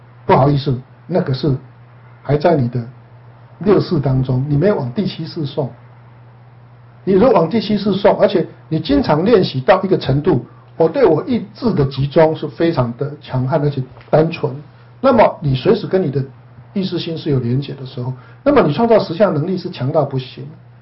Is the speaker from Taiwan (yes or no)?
no; China; 身为中国人，我们就有中国味啊